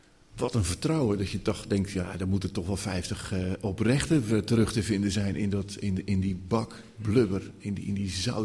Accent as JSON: {"language": "Dutch", "town": "Katwijk", "region": "South Holland", "country": "Netherlands", "tie": "born there", "said": "ik ben in Katwijk geboren"}